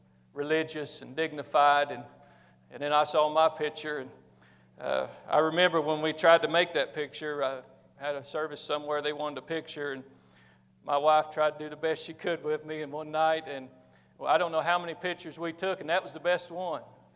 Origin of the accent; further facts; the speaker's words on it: Appalachia, United States; So I came from the Appalachian Mountains and moved to the Ozark Mountains.